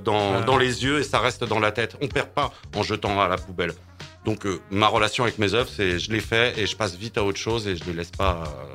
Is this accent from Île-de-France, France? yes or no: yes; Paris, Île-de-France, France; De toute façon, j'aime bien les Parisiens. Je suis parisien aussi.